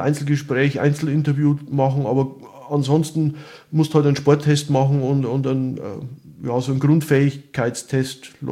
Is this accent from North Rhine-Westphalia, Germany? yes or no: no; Bavaria, Germany; bin aber inzwischen seit 11 Jahren wieder in die Oberpfalz zurückgekehrt. Also ich bin aus der Oberpfalz und jetzt inzwischen auf einer recht kleinen Dienststelle bei mir zu Hause gelandet.